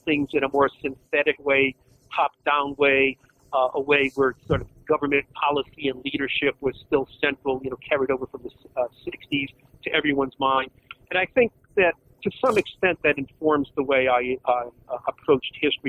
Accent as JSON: {"language": "English", "region": "Connecticut", "country": "United States", "lives_now": "Rochester, United States", "said": "I'm originally from Connecticut, but I now live in Rochester, New York."}